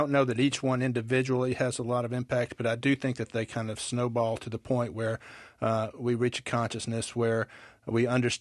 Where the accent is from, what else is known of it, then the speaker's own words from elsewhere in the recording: Birmingham, Alabama, United States; born there; I was born in April of 1963, right in the heart of the movement here in Birmingham.